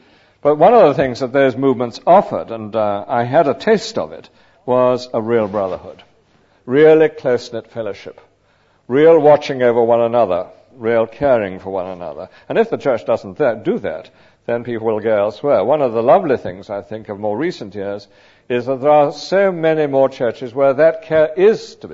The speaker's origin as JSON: {"language": "English", "town": "Lewes", "region": "South East England", "country": "United Kingdom", "tie": "born or raised there", "said": "I was brought up in Lewes, a little town in Sussex."}